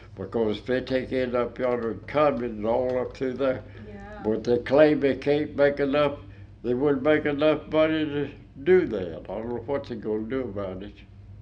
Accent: Georgia, United States; I grew up in Cotton County. It's changed then to Fulton County.

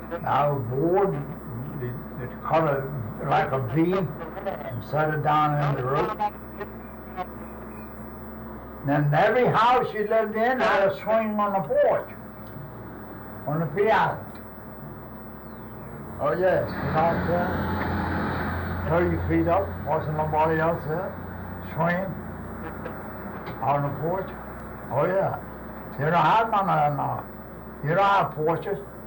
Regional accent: Key West, Florida, United States; born there; Now, as I tell you, I'm 76 years old. The house I was born in Southern Key West.

